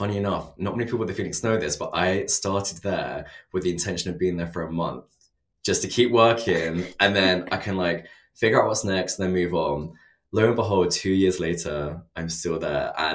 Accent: East of England, United Kingdom; And I'm from Essex

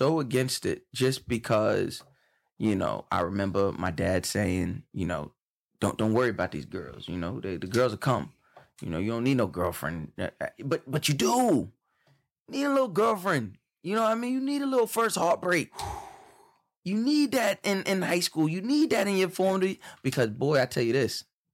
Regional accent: New York, United States; I grew up on Long Island. Yes, I grew up on the black side. And yes, it was underserved, underprivileged. But it was for all encompassing terms, it was a middle class black neighborhood.

